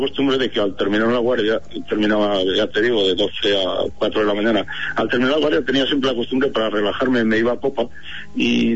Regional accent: Zaragoza, Aragon, Spain; fíjate, yo soy de Zaragoza, entonces no tengo ningún, como te diría yo, ningún antepasado marino, ni tengo vida anterior marinera, porque claro, yo soy de tierra adentro.

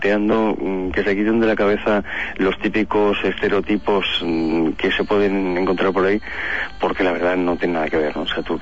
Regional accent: Balearic Islands, Spain; Yo soy de Menorca, entonces desde muy pequeñajo podría decirse que he mamado toda la historia de las taulas, los monumentos megalíticos que tenemos ahí

